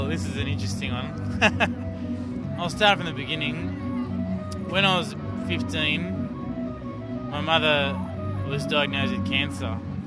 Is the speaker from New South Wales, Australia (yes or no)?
yes; Sydney, New South Wales, Australia; Well, I was born and bred in Sydney. My parents came over from New Zealand. They said I was conceived in New Zealand and born in Sydney, so I really am half caste now.